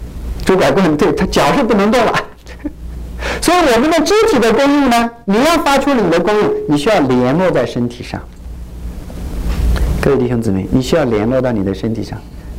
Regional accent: China; 我们中国人勤劳勇敢，是一个伟大的民族，吃苦耐劳，为什么成这样了呢？

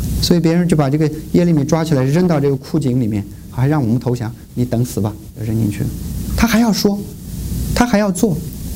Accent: Urumqi, Xinjiang, China; now in United States; 在我的家乡乌鲁木齐那边

